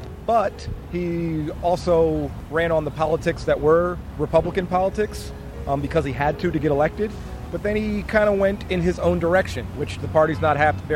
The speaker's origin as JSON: {"language": "English", "region": "New Jersey", "country": "United States", "tie": "born there", "said": "No, I was born in New Jersey."}